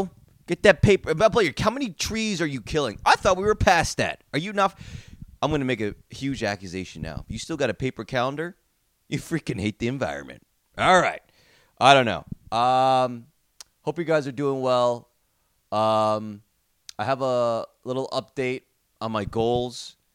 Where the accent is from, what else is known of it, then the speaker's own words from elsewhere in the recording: New Jersey, United States; I grew up in Jersey. I grew up with a bunch of knuckleheads. We curse all the time.